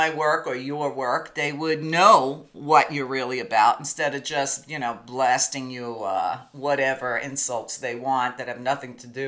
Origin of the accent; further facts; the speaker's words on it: New York, United States; growing up in New York, one of the top things of business that they taught us